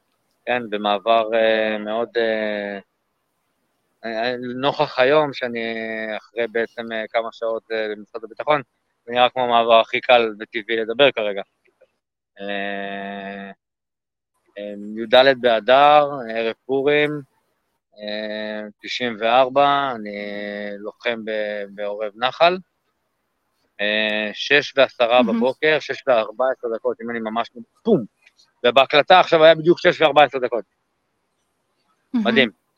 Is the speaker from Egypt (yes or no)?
yes; South Sinai, Egypt; also born or lived in Israel; גיל 2-4, בעצם אני מתחיל להיחשף לערבית בכלל, אני גדל בחוף עם ילדים בדואים, אני לא הייתי בשום גן, גדלתי בחוף.